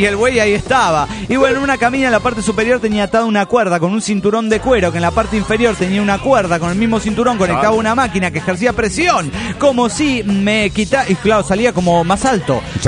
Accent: Cochabamba, Bolivia; de Cochabamba, Bolivia.

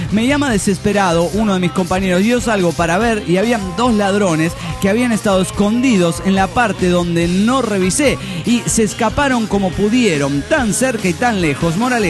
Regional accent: Guadalajara, Jalisco, Mexico; de Guadalajara, Jalisco, México.

